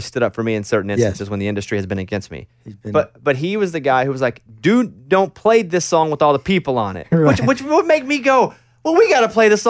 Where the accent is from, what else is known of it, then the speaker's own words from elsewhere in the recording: Arkansas, United States; The crazy thing about that is me growing up in Arkansas, and … is from Arkansas.